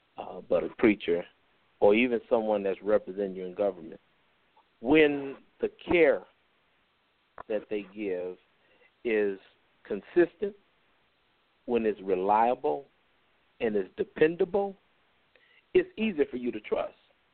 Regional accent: Chicago, Illinois, United States; When I grew up in Chicago, man, I can't tell you how many times three or four detectives pull up in one vehicle

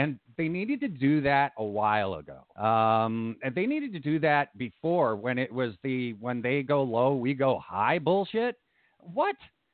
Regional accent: Chicago, Illinois, United States; And I was raised in Illinois, and I was raised in Chicago. So I've seen it my whole life.

